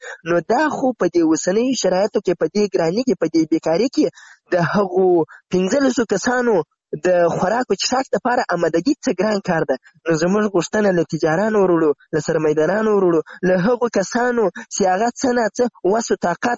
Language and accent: Pashto; Zabul, Afghanistan; now in Ghazni, Afghanistan; زه له زابل نه راغلی یم دلته غزني کې په یو کار مصروف یم